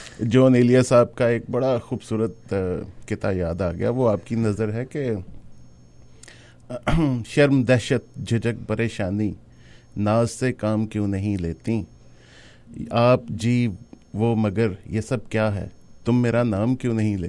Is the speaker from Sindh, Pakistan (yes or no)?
no; Punjab, Pakistan; first language Punjabi; Urdu is a second language; I am a proud Punjabi اور فائزہ جو ہیں وہ اردو اسپیکنگ ہے لیکن میں پنجابی ہوں